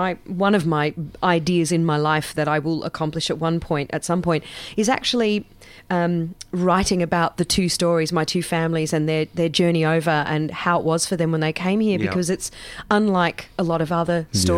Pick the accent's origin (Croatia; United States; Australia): Australia; also born or lived in London, United Kingdom; growing up in Australia, but then moving to London and having been there the last 10 years